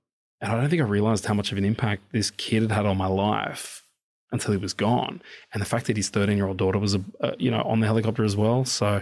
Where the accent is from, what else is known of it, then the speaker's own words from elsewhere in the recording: New South Wales, Australia; I'm from the Hills District, and so we're the Bible Belt